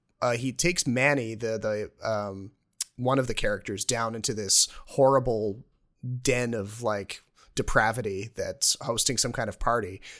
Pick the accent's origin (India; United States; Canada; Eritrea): Canada; Atlantic Canada; growing up on the East Coast of Canada, you know, there's a lot of common, there's a lot in common between those two parts of the world, and shared folklore and shared accents to a certain aspect.